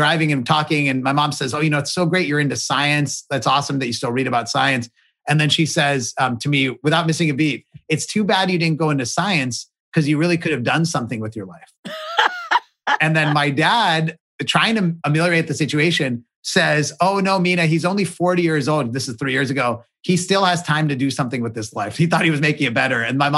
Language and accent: English; Pittsburgh, Pennsylvania, United States; But I grew up in Pittsburgh, which is where the Steelers thing comes from.